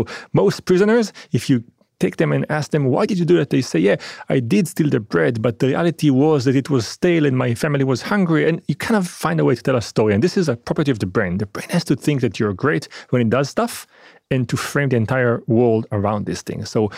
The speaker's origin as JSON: {"language": "English", "country": "Israel", "tie": "born or raised there", "also_born_or_lived": "France", "said": "I was born in France and I was raised in Israel."}